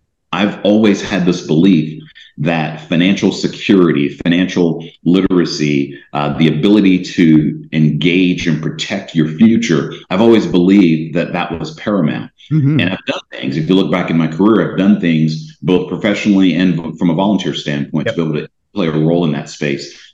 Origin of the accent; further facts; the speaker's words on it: South Carolina, United States; moved away; I'm a Southerner by birth. I grew up in a town right outside of Charleston, South Carolina.